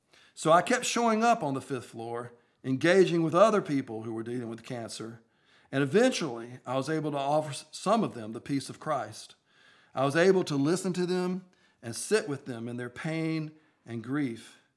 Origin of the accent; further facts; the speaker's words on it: Laurel Hill, North Carolina, United States; Nothing in my life growing up in Laurel Hill, North Carolina, thinking I would be a businessman, had prepared me for this